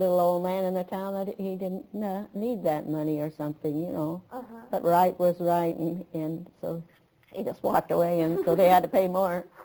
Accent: Park City, Utah, United States; born there; I was born in Park City, Utah, in a little mining town.

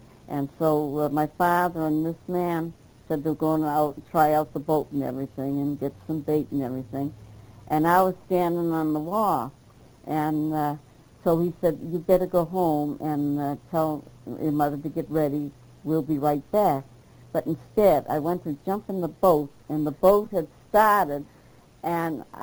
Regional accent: Boston, Massachusetts, United States; born there; No, I was born in Boston

